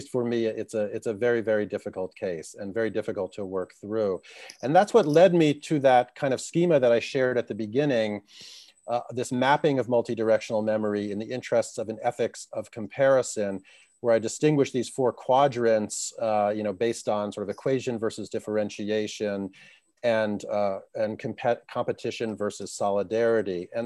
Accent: United States; as an American, this is very, you know, very important and intimate to me as well.

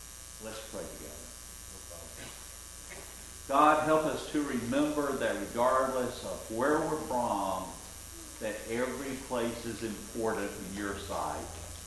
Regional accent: Fort Valley, Georgia, United States; That bus was made in my hometown, Fort Valley, Georgia, that nobody has ever heard of.

